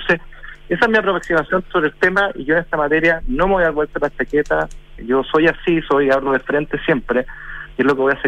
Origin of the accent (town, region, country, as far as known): Chile